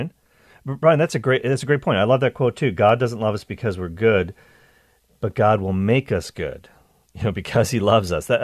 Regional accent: Nova Scotia, Canada; I grew up in Nova Scotia, east coast of Canada, not too far from New England.

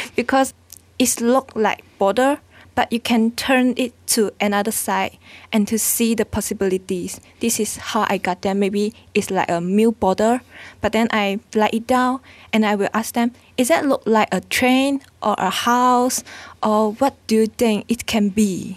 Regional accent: Kuching Lama, Malaysia; Kuching Lama.

